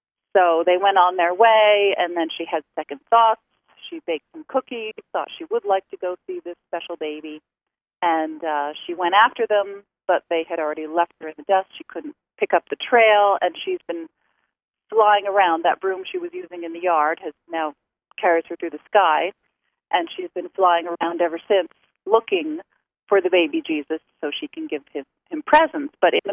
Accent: New Jersey, United States; And I didn't even know what darkness was growing up in New Jersey.

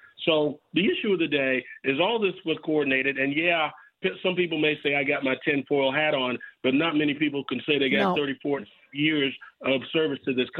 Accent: United States; most black people are just as American as anybody else, and I am one of them.

